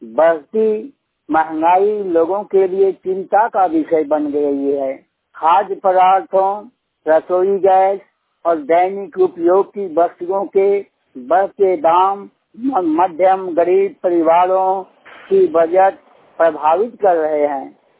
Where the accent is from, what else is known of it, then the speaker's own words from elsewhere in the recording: Ratgi, Jharkhand, India; ग्राम रातगी बेंगाबाद का रहने वाला हूँ। मेरी उम्र 73 साल है।